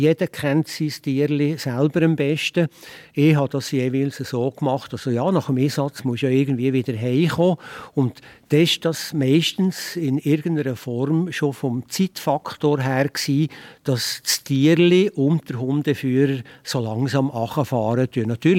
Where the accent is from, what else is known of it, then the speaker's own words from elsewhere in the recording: Bern, Switzerland; wie man bei uns im Berner Oberland sagt